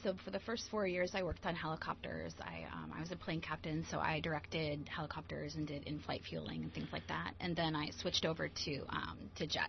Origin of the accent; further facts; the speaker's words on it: Midwest, United States; Bear in mind, too, that I'm from the Midwest